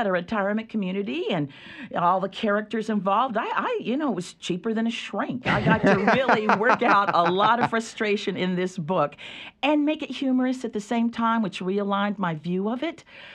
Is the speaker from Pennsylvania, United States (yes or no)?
no; Raleigh, North Carolina, United States; also born or lived in New York City; I was raised in Raleigh, so I'm local. I spent a good chunk of my life living in New York City, which was an interesting experience. And then I moved back here about 25 years ago because I really missed the South.